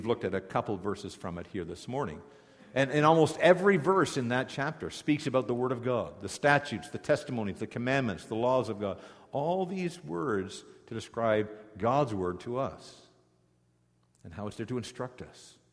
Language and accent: English; Corunna, Ontario, Canada; I remember growing up in Corunna, Ontario.